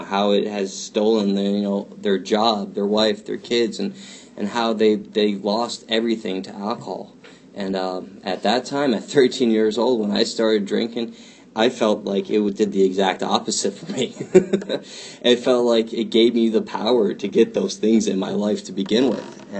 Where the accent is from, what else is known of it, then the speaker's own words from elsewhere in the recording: Summit, United States; I grew up in Summit, right next town over.